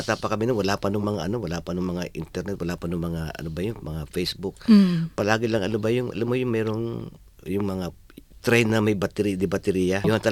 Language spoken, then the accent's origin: Tagalog; Quezon City, Metro Manila, Philippines; Pagka bago magpasko, may mga kaibigan ako sa amin sa Project 3. Nagbabahay-bahay kami.